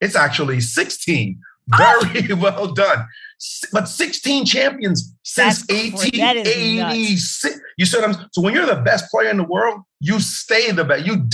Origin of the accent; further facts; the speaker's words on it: Brooklyn, New York, United States; also born or lived in Jamaica; You know, I'm from Brooklyn.